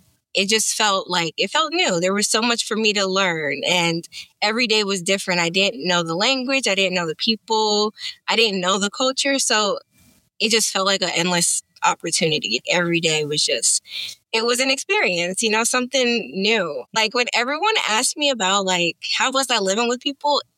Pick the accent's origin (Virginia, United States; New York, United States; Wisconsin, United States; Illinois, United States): New York, United States; so I haven't lived in any other state other than New York. Like my parents born and raised in New York. My family's in New York.